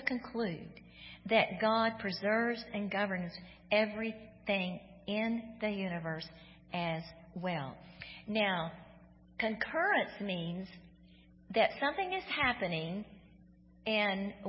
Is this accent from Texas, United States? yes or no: yes; Houston, Texas, United States; I grew up in Houston, Texas, the oldest of four girls in a wonderful Christian home